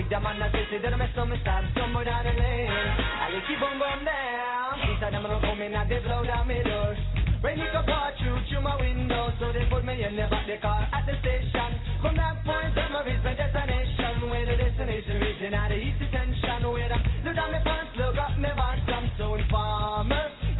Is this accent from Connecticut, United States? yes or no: yes; Connecticut, United States; But me born and raised in Connecticut